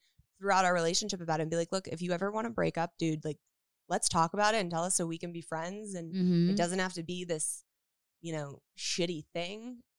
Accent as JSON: {"language": "English", "town": "Woodland Hills", "region": "California", "country": "United States", "tie": "born or raised there", "said": "Woodland Hills."}